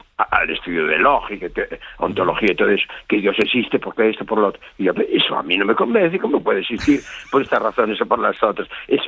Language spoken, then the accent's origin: Spanish; Galicia, Spain; Yo soy gallego